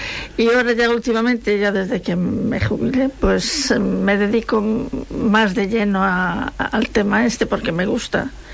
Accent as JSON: {"language": "Spanish", "town": "Caldas de Reis", "region": "Galicia", "country": "Spain", "said": "yo vengo de Pontevedra, de un pueblo que se llama Caldas de Reis."}